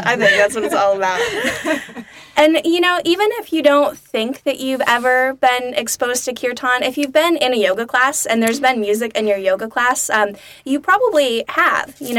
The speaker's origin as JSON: {"language": "English", "town": "Portland", "region": "Oregon", "country": "United States", "said": "I come from Portland, where music festivals in general are a huge thing."}